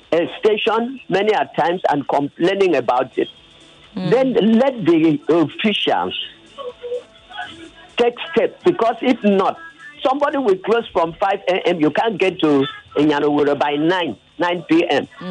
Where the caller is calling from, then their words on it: Lagos, Nigeria; calling from Bariga.